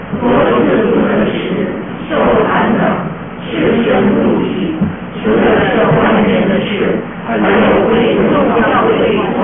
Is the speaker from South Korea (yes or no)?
yes; South Korea; Chinese is a second language; 比如说我是韩国人，那你讲普通话讲得好，怎么样怎么样好，也不能跟那个中国人那样好